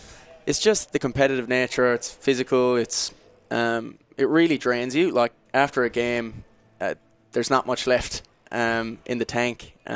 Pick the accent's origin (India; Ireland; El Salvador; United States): Ireland; County Kerry; I'm actually from a small country town in County Kerry.